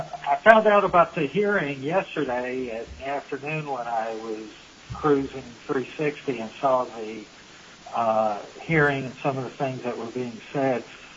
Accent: Kentucky, United States; in my home state of Kentucky, where I grew up and went to school.

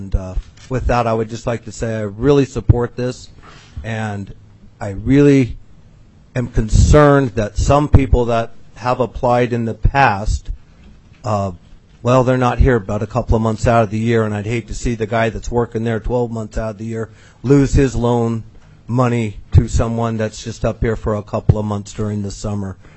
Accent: Elfin Cove, Alaska, United States; now in Hoonah, United States; I grew up in Elfin Cove, and I live in Hoonah

